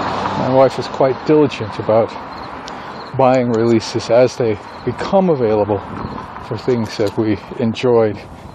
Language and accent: English; Maine, United States; I haven't talked much about my growing up on Dutton Hill in rural Maine, out in the Puckies.